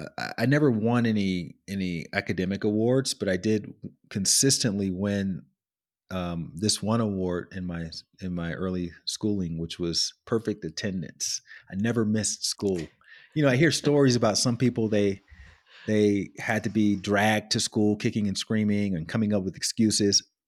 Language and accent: English; Alabama, United States; So I grew up in Alabama.